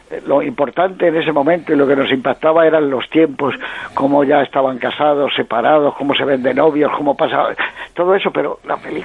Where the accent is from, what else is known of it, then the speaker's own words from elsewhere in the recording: Spain; Somos españoles.